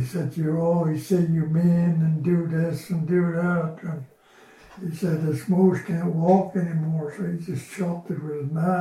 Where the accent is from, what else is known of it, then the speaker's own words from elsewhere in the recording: Chistochina, Alaska, United States; I was born up in Chistochina.